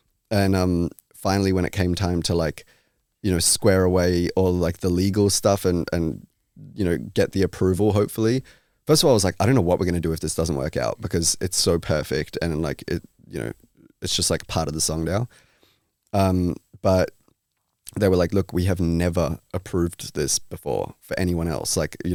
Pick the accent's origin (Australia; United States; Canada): Australia; But they're Australian and I'm Australian.